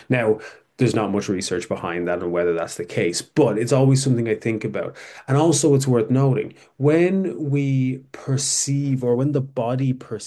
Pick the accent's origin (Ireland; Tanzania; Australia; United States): Ireland; I'm Irish